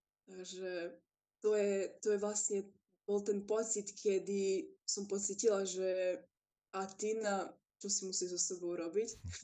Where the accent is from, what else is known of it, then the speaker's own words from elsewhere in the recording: Bardejov, Prešov Region, Slovakia; Vyrastala som v Bardejove, áno.